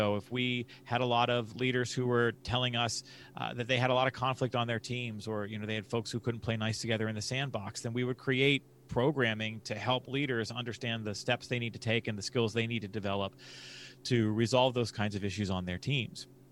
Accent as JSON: {"language": "English", "town": "Pittsburgh", "region": "Pennsylvania", "country": "United States", "tie": "born or raised there", "said": "eventually became the head of health education and promotion at the University of Pittsburgh, in my hometown of Pittsburgh"}